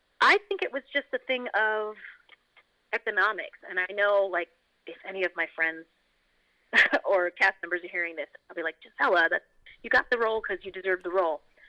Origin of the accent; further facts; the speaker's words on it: New York, United States; I'm from New York, so we have that in common.